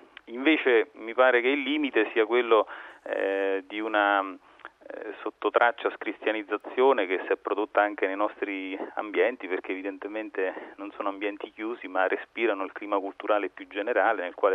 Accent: Acuto, Lazio, Italy; also born or lived in Rome / Fiuggi / Anagni / Alatri; Sono nato a Roma, ma in realtà sono sempre vissuto tra Acuto, Fiuggi, Anagni, Alatri

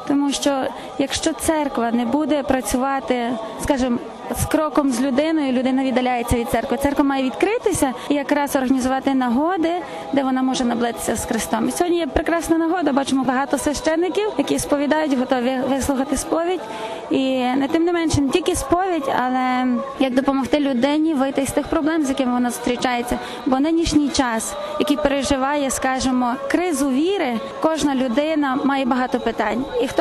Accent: Ivano-Frankivsk, Ivano-Frankivsk Oblast, Ukraine; now in Zakarpattia, Ukraine; Я сама є родом з Івано-Франківська, але на Закарпатті вже протягом практично 5 років.

